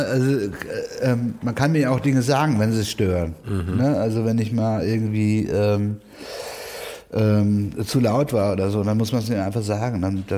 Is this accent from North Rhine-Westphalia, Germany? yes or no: no; Frankfurt, Hesse, Germany; Also ich komme aus einer Kleinstadt wie Frankfurt, da kennt man Leute